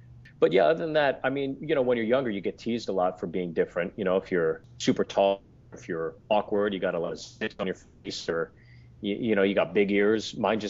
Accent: Pittsburgh, Pennsylvania, United States; also born or lived in New Jersey; Because when I moved from New Jersey to Pittsburgh, it was the kind of at that age where you're starting to make friends and, you know, trying to fit in.

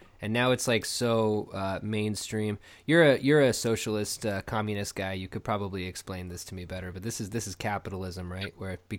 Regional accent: Oklahoma, United States; also born or lived in Virginia / Germany; through high school in Oklahoma. But before that, I mean, we lived in Germany. I was born in Virginia

